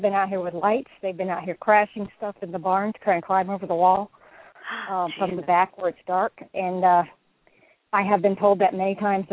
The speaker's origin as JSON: {"language": "English", "town": "Sarasota", "region": "Florida", "country": "United States", "tie": "born or raised there", "also_born_or_lived": "Lake County / Ocala", "said": "I'm actually from here. I was born in Sarasota, and I've been gone for over 20 years and just moved back."}